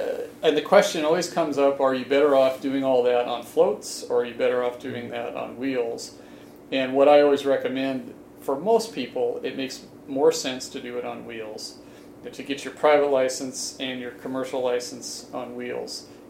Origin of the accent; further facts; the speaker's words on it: Lake Forest Park, Washington, United States; And I grew up in Lake Forest Park, which is very close to here.